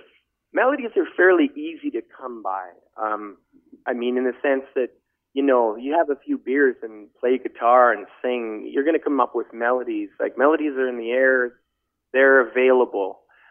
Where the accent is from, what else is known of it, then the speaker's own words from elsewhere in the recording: Ontario, Canada; There was a man up north, he wrote a review of one of my shows, up in my hometown, actually, of Cochiner, Ontario.